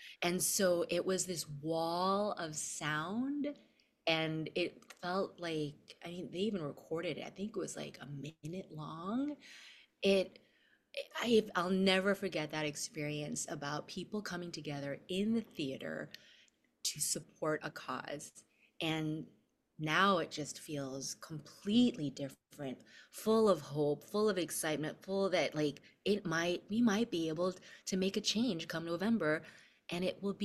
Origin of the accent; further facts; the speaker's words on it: Chicago, Illinois, United States; but I'm a Filipino from Chicago, Illinois.